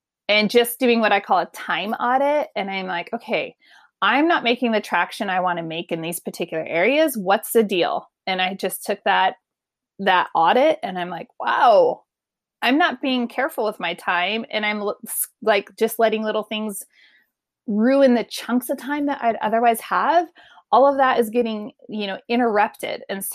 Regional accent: California, United States; But I come from California originally

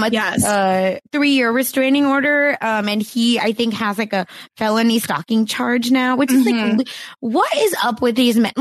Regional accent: Oklahoma, United States; But like, y'all know I'm from Oklahoma.

